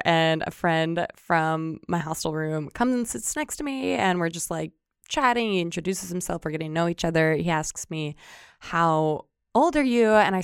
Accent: Ireland; And for the record, listeners, I am Irish.

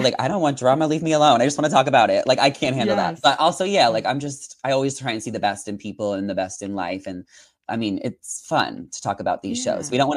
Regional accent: New York, United States; Summer House I did a few years before, because I'm from Long Island.

